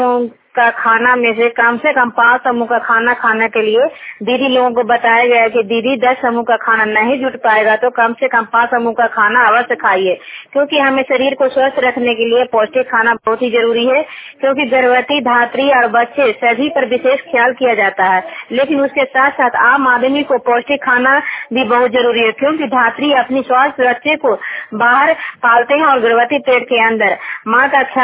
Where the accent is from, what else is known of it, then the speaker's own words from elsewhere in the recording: Nalanda, Bihar, India; मैं गंगता की हूँ, हरनौत ब्लॉक और जिला नालंदा का निवासी हूँ।